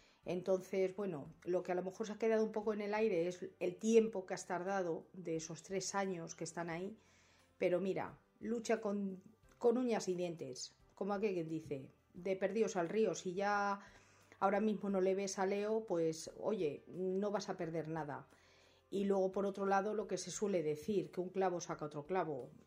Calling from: Madrid, Community of Madrid, Spain; Hola, buenas noches.

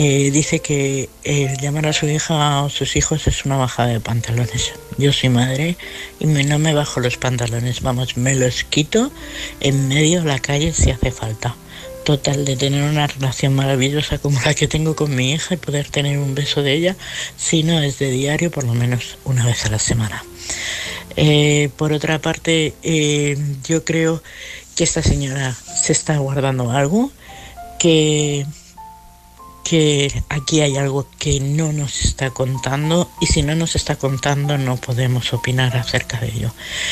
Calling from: Madrid, Community of Madrid, Spain; soy de Madrid.

